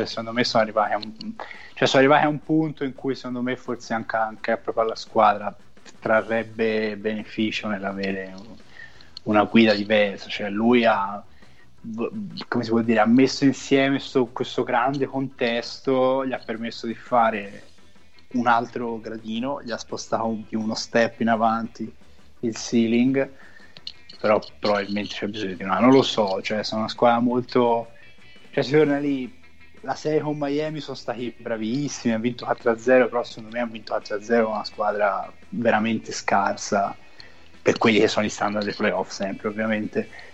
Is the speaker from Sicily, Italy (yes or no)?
no; Tuscany, Italy; c'è un detto molto famoso dalle mie parti, visto che siamo gente di fiume, che c'è un fiume qui, c'è un fiume vicino